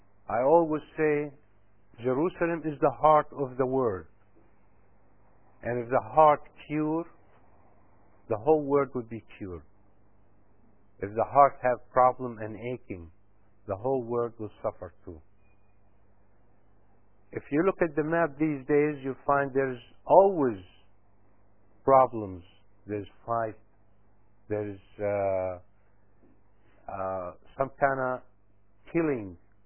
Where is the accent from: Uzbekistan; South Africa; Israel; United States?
Uzbekistan; first language Uzbek; English is a second language; I'm originally from Uzbekistan, so I speak my mother tongue language, the Uzbek language.